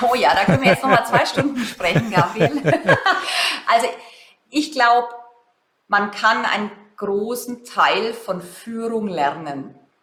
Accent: Germany; da tun wir uns als Deutsche übrigens auch schwer

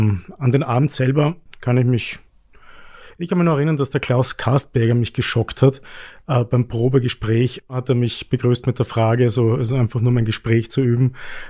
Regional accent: Graz, Styria, Austria; Also ich bin in Graz aufgewachsen.

